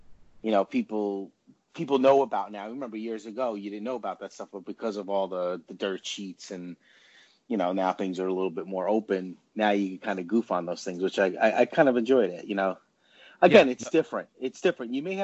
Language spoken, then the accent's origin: English; New York, United States; You know, I'm from New York, so you know me. I love that New York attitude.